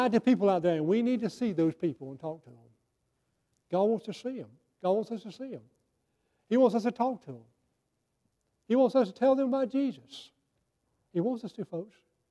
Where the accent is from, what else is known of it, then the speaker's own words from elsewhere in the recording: the South, United States; I'm a Southerner.